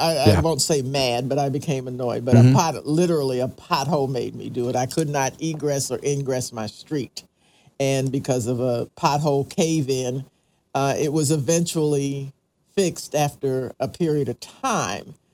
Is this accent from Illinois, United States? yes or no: no; Maryland, United States; also born or lived in Pennsylvania / Houston, United States; I was born in Pennsylvania, raised in Maryland, lived in Houston, and now I'm here.